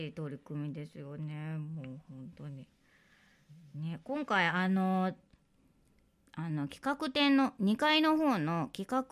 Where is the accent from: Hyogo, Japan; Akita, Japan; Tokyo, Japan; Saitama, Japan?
Tokyo, Japan; Fuchu; 私も府中出身、府中で生まれ育ったんですけど、私の時代はまだ美術館がなかったので、